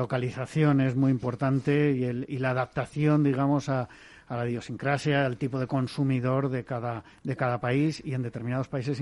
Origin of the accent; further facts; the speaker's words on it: Basque Country, Spain; Bueno, yo soy vasco, pero no hablo euskera. Una palabra por ahí, pero poco más.